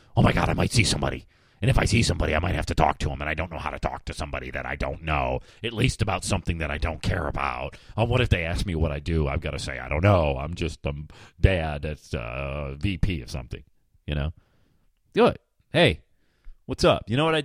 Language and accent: English; Bradford, Pennsylvania, United States; I grew up in Bradford, Pennsylvania, population 8,000 people, youngest of eight kids.